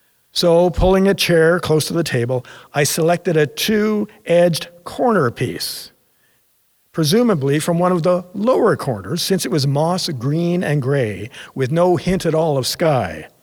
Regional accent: Ontario, Canada; like most boys growing up in Northern Ontario, although my normal default setting was racing about and exploring the outdoors, canoeing and fishing in the summer, and hockey in the winter

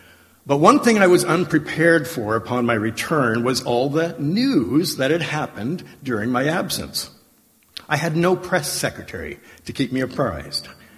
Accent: Ontario, Canada; Karen and I grew up together in Ontario.

